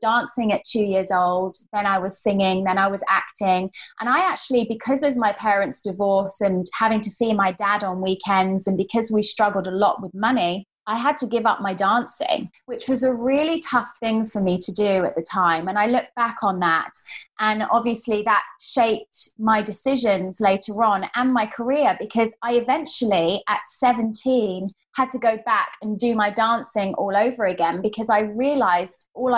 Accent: Woking, South East England, United Kingdom; also born or lived in Berkshire; I had a tough upbringing in many respects. I was brought up in Woking and in Berkshire, but my parents, really, they never got on.

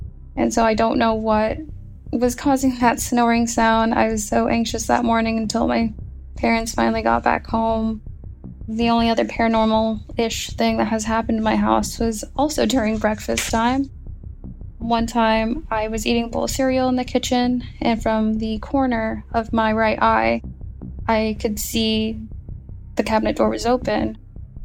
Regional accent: Dallas, Texas, United States; I'm from Dallas, Texas.

